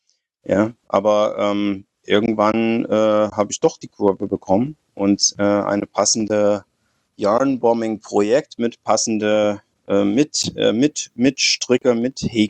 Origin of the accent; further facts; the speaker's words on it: United States; moved away as an adult; now in Germany; Nee, ich bin Amerikaner, ich bin ungefähr 60. Ich wohne in Deutschland seit 30 Jahren.